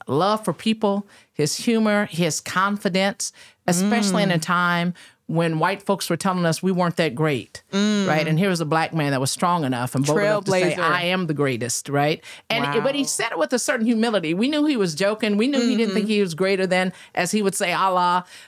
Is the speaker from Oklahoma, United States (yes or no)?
yes; Tulsa, Oklahoma, United States; But growing up in Oklahoma, particularly Tulsa and in this community, again, I can tell you, I remember running down the streets of Greenwood.